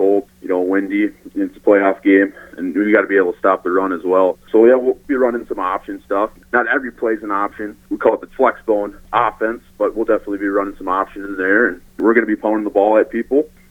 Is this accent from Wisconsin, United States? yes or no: yes; Somerset, Wisconsin, United States; Before Prescott, I grew up in Somerset